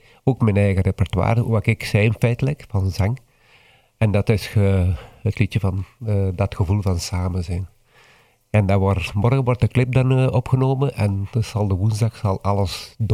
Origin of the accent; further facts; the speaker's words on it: Kruibeke, East Flanders, Belgium; now in Boom, Belgium; Want ik ben eigenlijk afkomstig van Basel, van Kruijbeke. En ik woon ondertussen in Boom, al 6 jaar.